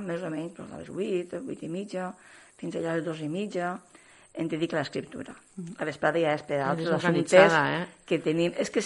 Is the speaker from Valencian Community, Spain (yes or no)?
yes; Pego, Valencian Community, Spain; el segon lloc és al meu poble, naturalment com sempre, perquè per a mi és un honor presentar-la a Pego